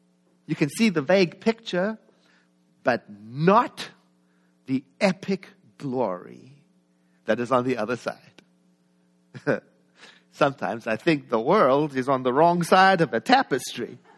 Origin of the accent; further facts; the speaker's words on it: South Africa; we grew up together in South Africa